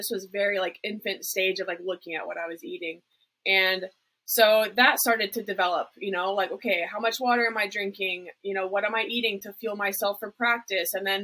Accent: Florida, United States; I grew up in South Florida.

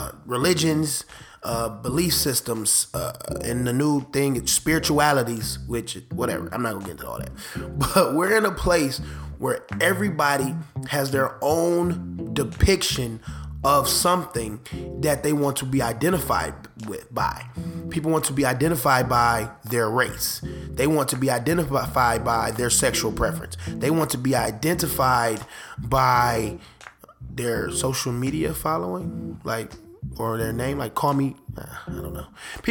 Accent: Detroit, Michigan, United States; I am from Detroit. Detroit, Michigan.

